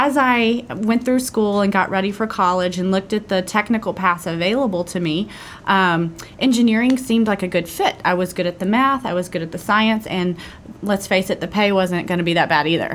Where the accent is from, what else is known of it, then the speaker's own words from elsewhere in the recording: Alabama, United States; I grew up in South Alabama, and traditionally, women in the South were not pushed to pursue technical career paths.